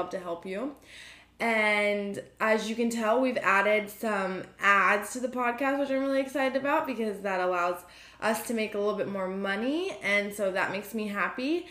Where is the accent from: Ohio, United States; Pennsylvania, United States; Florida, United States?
Ohio, United States; now in California, United States; I'm from Ohio.